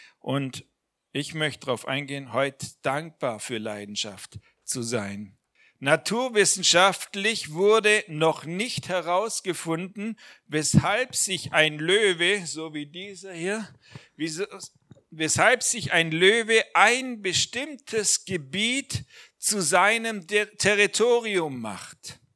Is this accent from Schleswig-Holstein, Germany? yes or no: no; Baden-Württemberg, Germany; bei uns im Schwabenland sagt man so flapsig, also lieber reich und gesund als arm und krank.